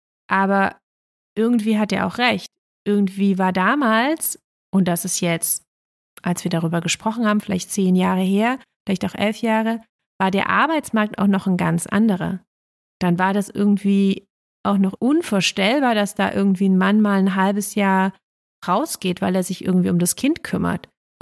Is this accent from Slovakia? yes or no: no; East Germany, Germany; Ich bin in Ostdeutschland groß geworden